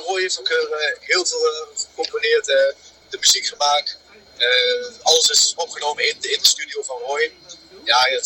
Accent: Arnhem, Gelderland, Netherlands; Ik kom uit Arnhem. Ja, geboren en getogen.

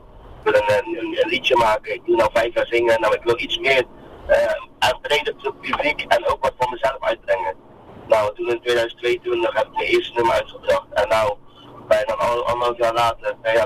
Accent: Dordrecht, South Holland, Netherlands; Ik kom uit Dordrecht. Ja, dat is heel erg een beetje onder Rotterdam, ligt dat. Dus ik ben meer van het zuiden.

